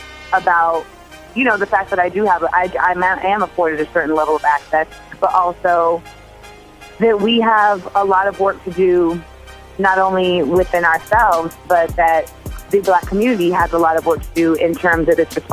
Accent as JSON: {"language": "English", "country": "Grenada", "said": "And also, you know, I am from Grenada. That is my fellow Grenadian brethren."}